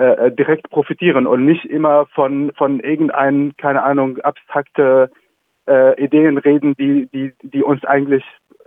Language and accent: German; Idlib, Idlib Governorate, Syria; German is a second language; also ich komme zum Beispiel aus Idlib, die Region, die gerade unter viel leidet